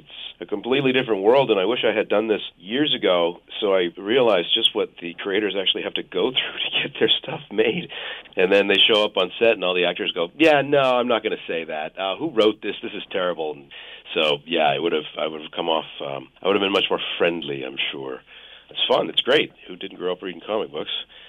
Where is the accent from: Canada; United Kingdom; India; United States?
Canada; I grew up playing hockey, actually, because I'm from Canada.